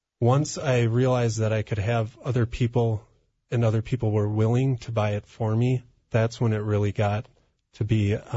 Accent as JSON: {"language": "English", "town": "White Bear Lake", "region": "Minnesota", "country": "United States", "tie": "born or raised there", "said": "Well, I grew up in White Bear Lake. I'm the youngest of six."}